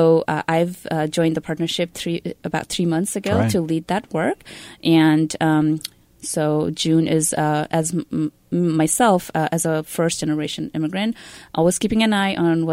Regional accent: Nepal; now in Iowa, United States; I immigrated from Nepal 10 years ago.

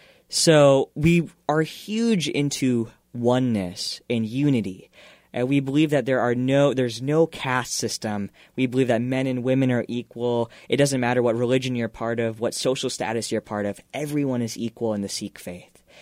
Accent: United States; I'm an American. I've lived in this country my entire life.

